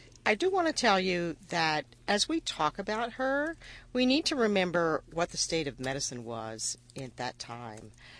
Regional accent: Ohio, United States; I grew up in Stark County, where most of the population learns English as a second language.

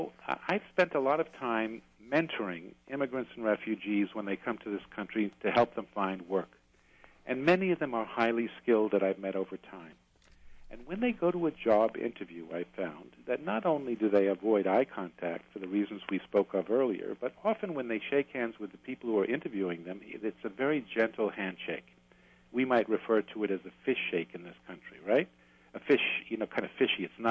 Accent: New York City, New York, United States; You know, I'm from New York City. And if you weren't seeing a therapist in New York City, they thought you were crazy, right? It was a completely different thing that we're brought up with.

